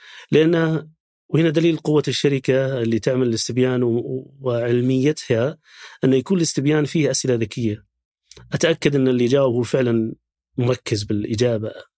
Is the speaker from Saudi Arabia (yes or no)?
yes; Riyadh, Riyadh Province, Saudi Arabia; حتى لو أنا سعودي من الرياض